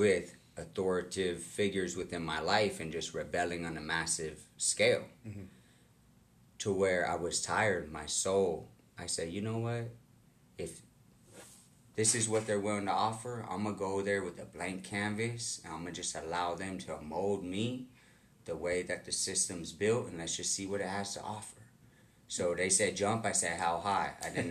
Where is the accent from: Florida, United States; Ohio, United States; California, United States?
California, United States; San Diego; I am from San Diego.